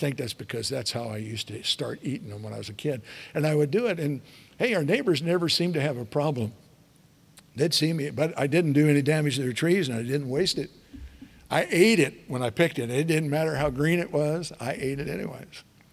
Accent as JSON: {"language": "English", "town": "Artesia", "country": "United States", "tie": "born or raised there", "said": "I grew up in Artesia, and everybody had fruit trees in their backyard."}